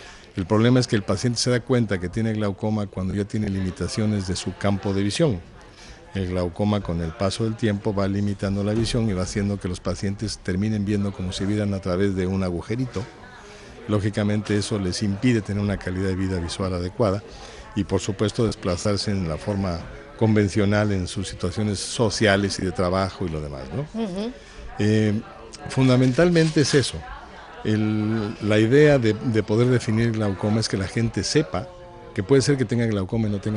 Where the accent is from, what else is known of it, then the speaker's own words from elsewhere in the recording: Mexico; born there; Yo, mis padres... eran españoles, yo nací en México por azares de la vida